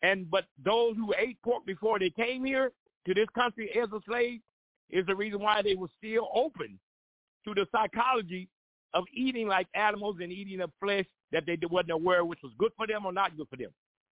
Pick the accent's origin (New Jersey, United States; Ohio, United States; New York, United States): Ohio, United States; now in Columbus, United States; I'm from Ohio.